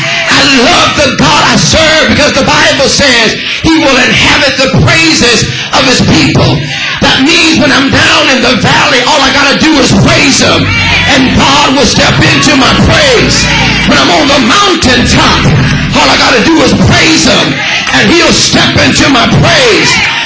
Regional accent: California, United States; I'm from California. I'm looking at Norwood and Tanya, who now take up residence in California.

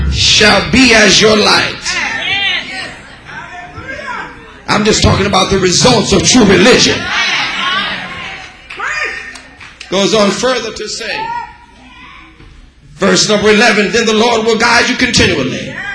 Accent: California, United States; I'm from California. I'm looking at Norwood and Tanya, who now take up residence in California.

